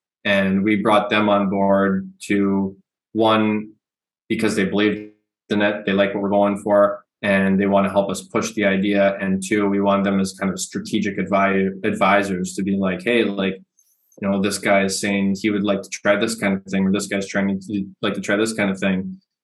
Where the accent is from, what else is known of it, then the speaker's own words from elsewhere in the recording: Canada; because obviously I'm from Canada, Brett's from Canada.